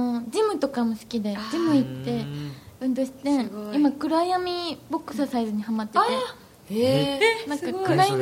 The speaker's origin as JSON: {"language": "Japanese", "region": "Osaka", "country": "Japan", "lives_now": "Tokyo, Japan", "said": "大阪なんですよ、うん、でもうアイドルになるって言って出てきたんですけど、"}